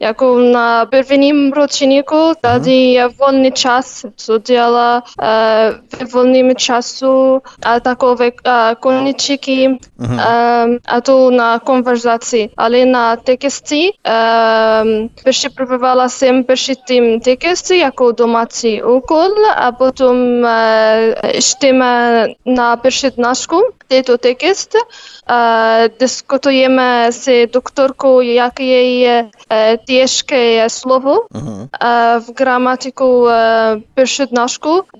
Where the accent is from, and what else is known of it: Giza, Giza Governorate, Egypt; born there; Czech is a second language